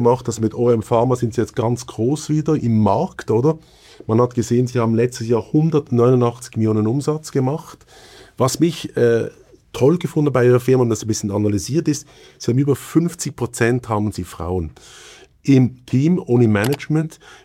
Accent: Basel, Basel-Stadt, Switzerland; Jetzt habe ich eine dumme Frage als Basler.

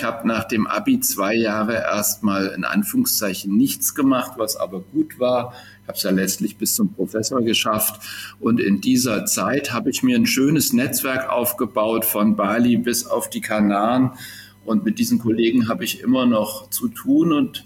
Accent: Kassel, Hesse, Germany; Ich bin richtig in Kassel aufgewachsen, war zwischendurch immer mal wieder unterwegs und finde, Kassel liegt hier schön zentral und grün.

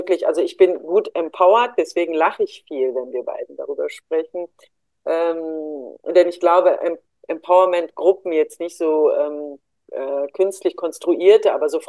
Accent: Duisburg, North Rhine-Westphalia, Germany; aber ich bin im Duisburger Norden, in Duisburg-Hamborn groß geworden

